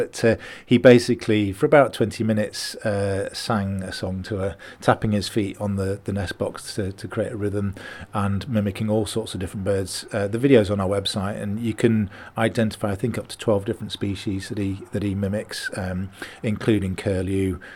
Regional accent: Manchester, North West England, United Kingdom; I grew up in Manchester

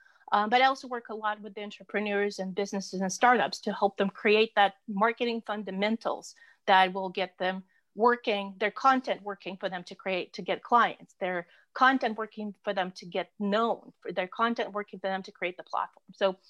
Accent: Russia; first language Russian; English is a second language; And I'm from Russia. So I spoke Russian at that time and I thought I wanted to learn languages.

